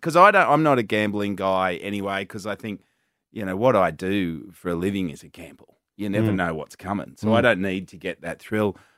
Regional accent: Cronulla, New South Wales, Australia; No, I grew up in Cronulla and I was playing when I was four.

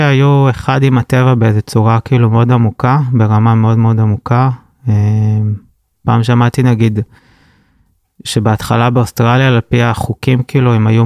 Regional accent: Tel Aviv, Tel Aviv District, Israel; אני גם גדלתי כזה בתל אביב

